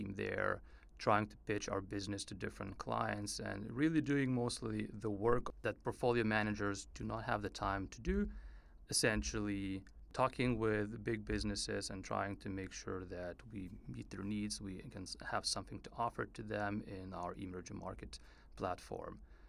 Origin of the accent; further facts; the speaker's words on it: Lithuania; moved away as an adult; actually Lithuanian. I think I'm the only Lithuanian this year, as far as I know, in the whole Wharton group. And I was born and raised in Lithuania.